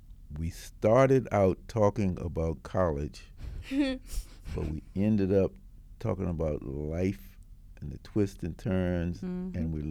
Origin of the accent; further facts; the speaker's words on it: Richmond, Virginia, United States; I grew up in Richmond, Virginia.